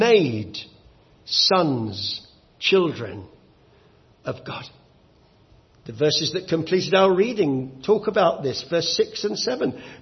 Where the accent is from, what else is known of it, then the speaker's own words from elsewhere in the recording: London, United Kingdom; When I was growing up in London, they're all over the place.